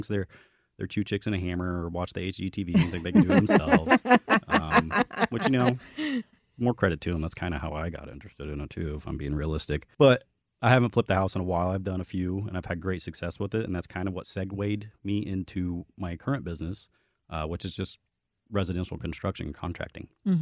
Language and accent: English; Indianapolis, Indiana, United States; I'm from Indianapolis, Indiana.